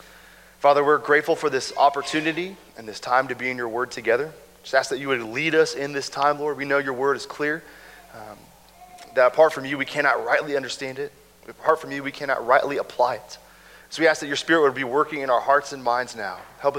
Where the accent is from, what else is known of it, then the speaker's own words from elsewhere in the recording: Kansas City, Kansas, United States; I'm from Kansas City originally, and so in my eastern Kansas conception, Manhattan was western Kansas.